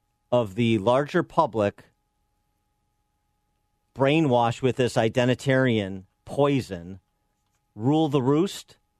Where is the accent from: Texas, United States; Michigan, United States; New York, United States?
Texas, United States; Houston; In my hometown of Houston, there were three last year.